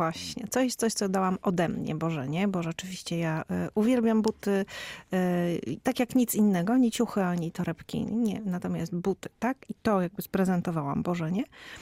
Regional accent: Koszalin, West Pomeranian Voivodeship, Poland; moved away as an adult; Ja jestem koszalinianką z urodzenia. Tam zdawałam maturę, wyjechałam z Koszalina na studia i nie wróciłam

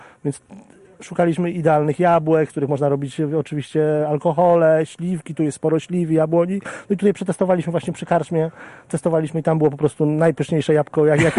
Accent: Subcarpathian Voivodeship, Poland; Ja pochodzę jakby z Podkarpacia, tak naprawdę moja rodzina pochodzi z Soliny, więc ja się wychowałem nad wodą

